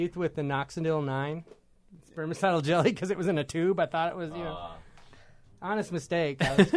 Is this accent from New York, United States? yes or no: no; Texas, United States; I'm from South Texas, and there's like an inch-long roach walking across the...